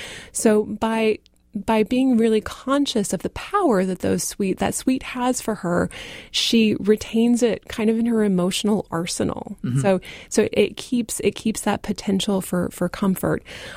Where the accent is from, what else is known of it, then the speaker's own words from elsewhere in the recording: the South, United States; I'm from the South originally.